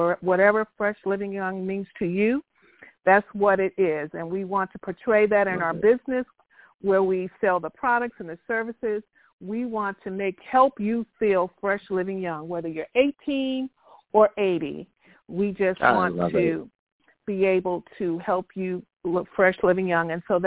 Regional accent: New Jersey, United States; now in Williamstown, United States; So, but I'm excited about being in South Jersey because we were a native of North Jersey first.

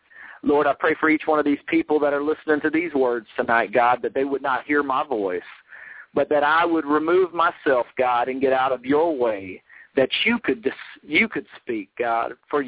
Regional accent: Texas, United States; I know that I'm from Texas, and I might not pronounce it exactly how you pronounce it

